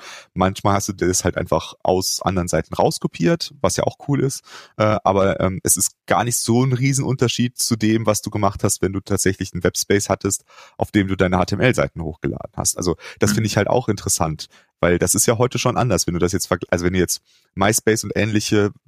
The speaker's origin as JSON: {"language": "German", "town": "Cologne", "region": "North Rhine-Westphalia", "country": "Germany", "tie": "born or raised there", "said": "Ich bin ja in Köln groß geworden"}